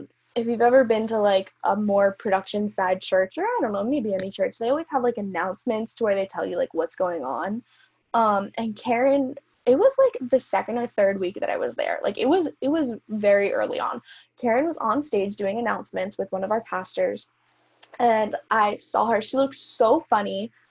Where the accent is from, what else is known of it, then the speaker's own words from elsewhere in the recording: New Jersey, United States; So I'm from New Jersey, born and raised in the amazingly horrible state of New Jersey. I'm from South Jersey specifically, so if anyone out there is listening, it's South Jersey.